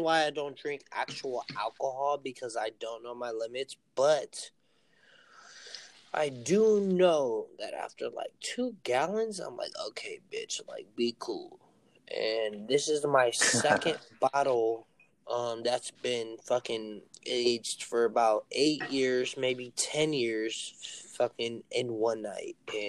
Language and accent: English; Oakland, California, United States; I ain't black, but like, you know what I'm saying? I'm from East Oakland, so who gives a fuck?